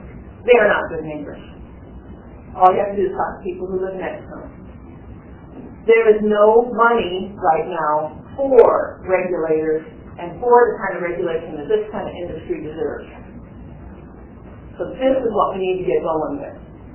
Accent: Huxley, Iowa, United States; I'm from Huxley, Iowa.

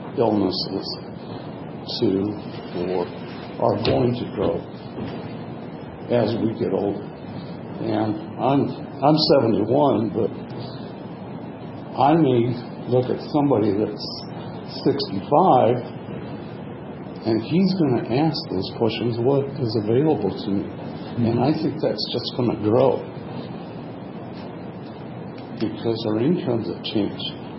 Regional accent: Story City, Iowa, United States; from Story City. I'm a Vietnam-era vet.

